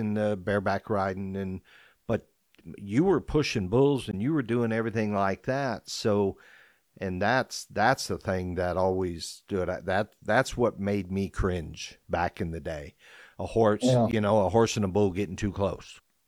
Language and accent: English; Iowa, United States; I grew up in Iowa. I can remember those kind of storms.